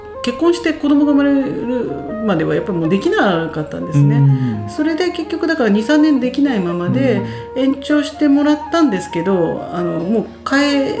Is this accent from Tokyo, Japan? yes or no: yes; Tokyo, Japan; now in Shiga, Japan; あの私東京の人間で